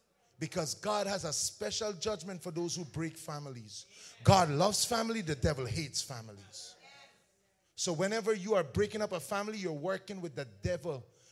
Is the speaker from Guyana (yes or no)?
yes; Guyana; Normally, when we were growing up in Guyana, and you see a Bina girl talking on the street, you say, he's reasoning her. Anybody remember that? Yeah, yeah, if you're from Guyana, you know that.